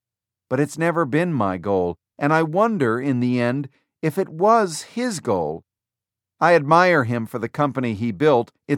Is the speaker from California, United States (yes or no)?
yes; California, United States; but I don't know that way, because I am middle class from California.